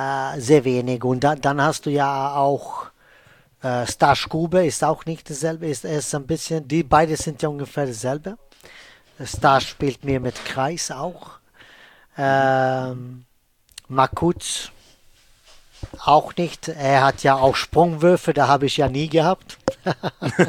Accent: Sweden; ich bin ja Schwede.

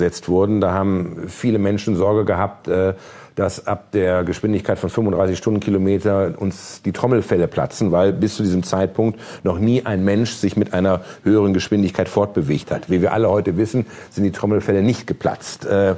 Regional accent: Potsdam, Brandenburg, Germany; also born or lived in Bielefeld; ich komme aus Bielefeld. Ne? Selbst in Bielefeld gibt es noch das Westfalenblatt und die Neue Westfälische. In meiner Heimatstadt Potsdam

